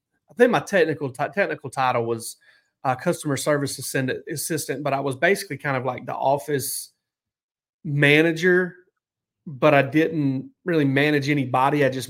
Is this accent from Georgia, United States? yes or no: yes; Georgia, United States; growing up in South Georgia, we never had a sports talk radio station